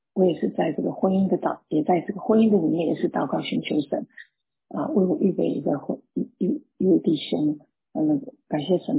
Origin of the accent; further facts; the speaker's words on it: Fuzhou, Fujian, China; 我是从大陆出来的哈，我在福州，我是福州人，之前在医院里面工作，然后我的大概我在14岁的时候就受洗啊，我是在三次教会受洗。